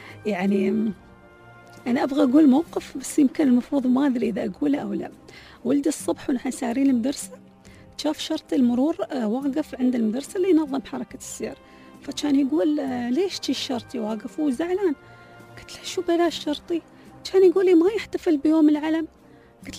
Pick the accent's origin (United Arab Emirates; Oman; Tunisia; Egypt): United Arab Emirates; أكيد كنا نحب بلادنا الإمارات، وفخورين جدا أن نحن من أهل هاي البلاد الطيبة